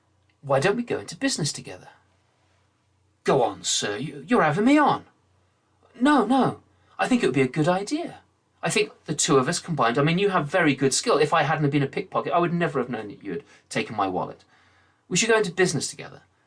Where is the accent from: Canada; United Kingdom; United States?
United Kingdom; England; because I think I should tell an English story as an Englishman.